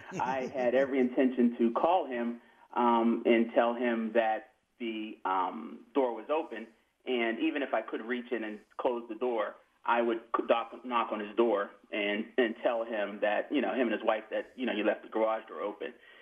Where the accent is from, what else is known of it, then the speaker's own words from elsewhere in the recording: Bethel Park, Pennsylvania, United States; we grew up in Bethel Park all our lives. You know, I'm like the eighth generation to graduate from Bethel Park High School